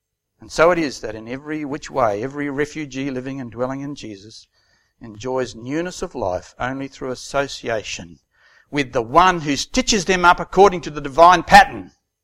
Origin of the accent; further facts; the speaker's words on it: New Zealand; when I was growing up in New Zealand, I wore a jersey to school.